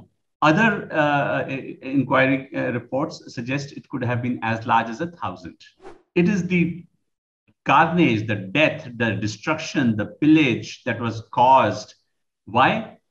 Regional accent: Amritsar, Punjab, India; growing up in Amritsar, we saw no Muslims.

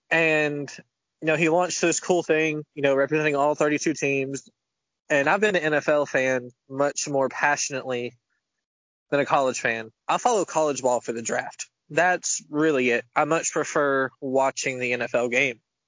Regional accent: Jacksonville, Florida, United States; You know, I'm from Jacksonville and I will always root for that team.

